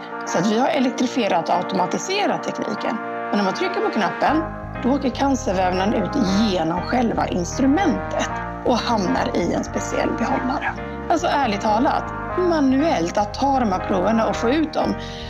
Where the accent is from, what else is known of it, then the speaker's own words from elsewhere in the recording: Jönköping, Jönköping County, Sweden; moved away as an adult; Och då hamnade de i Jönköping, och så växte jag upp här. När jag var 19 flyttade härifrån